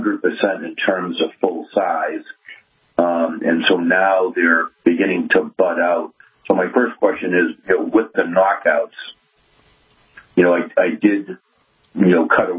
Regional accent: Scituate, Massachusetts, United States; I grew up in Scituate

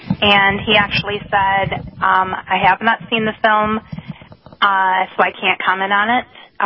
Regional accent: Detroit, Michigan, United States; from Michigan. I'm from the Detroit area

